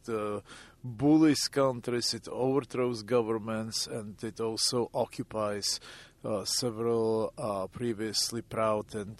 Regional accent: Pilsen, Plzeň Region, Czechia; English is a second language; I was growing up in Pilsen, which was literally 50 kilometers from the border.

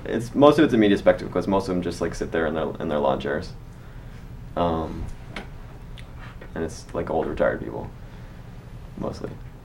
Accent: San Diego, California, United States; the best way that I can talk about it is growing up in San Diego. You have this border here.

